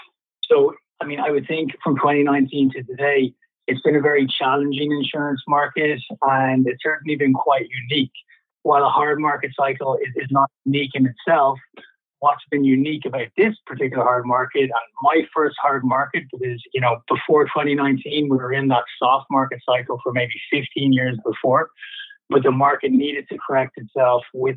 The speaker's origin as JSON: {"language": "English", "town": "Dublin", "region": "Leinster", "country": "Ireland", "tie": "born or raised there", "moved": "as an adult", "lives_now": "Vancouver, Canada", "said": "I started my career in Dublin, Ireland, my hometown, fresh out of university with no idea what I was getting myself in for. But it's been, yeah, a very interesting and enjoyable career to date. It's taken me to Canada. I moved here in 2014 to Vancouver."}